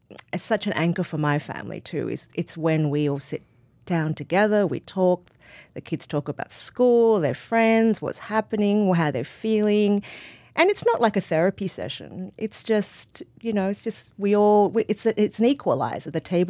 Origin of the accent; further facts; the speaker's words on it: Sydney, New South Wales, Australia; But I was born in Sydney, and I had this very different kind of third culture world, as I now describe it, is a very different culture to her, and going to Australian schools and, you know, being Australian when I was at school, but really growing up as a Chinese person at home.